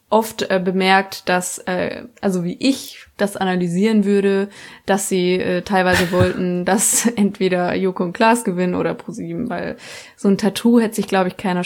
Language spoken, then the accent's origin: German; Baden-Württemberg, Germany; ich komme aus Baden-Württemberg